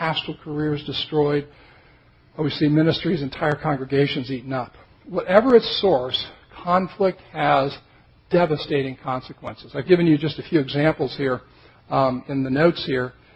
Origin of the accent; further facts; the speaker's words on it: Montana, United States; I'm from Montana, and every year we have forest fires.